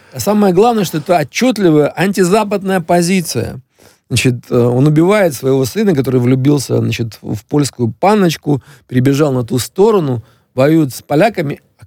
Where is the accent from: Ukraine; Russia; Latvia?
Ukraine; Dnipro, Dnipropetrovsk Oblast; в моем родном городе Днепропетровске до революции в Екатеринославе